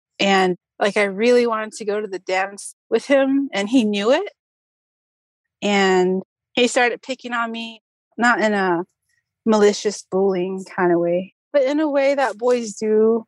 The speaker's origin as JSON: {"language": "English", "region": "New Mexico", "country": "United States", "tie": "born or raised there", "said": "And this is my original Valentine's Day story. I grew up in New Mexico"}